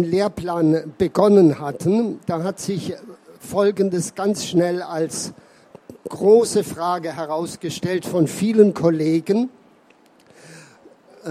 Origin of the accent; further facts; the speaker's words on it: Vienna, Austria; Ich komme aus Wien. Ich war viele Jahre in Wien an der Waldorfschule tätig